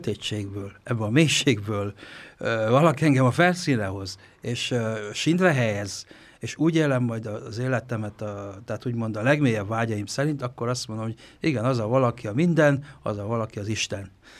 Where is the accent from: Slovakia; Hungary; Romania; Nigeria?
Romania; Sângeorgiu de Mureș, Mureș County; Marosvásárhely mellett, Maros-Szentgyörgyön nevelkedtem, ott volt boldog gyermekkorom.